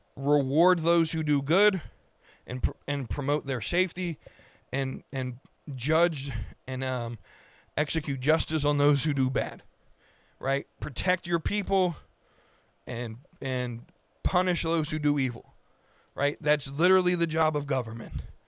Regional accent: United States; I want America to thrive because I'm an American

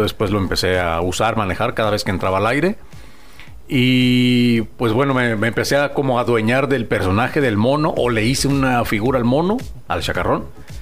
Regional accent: Guadalajara, Jalisco, Mexico; En mi rancho, como yo le digo, a Guadalajara, yo soy de Guadalajara

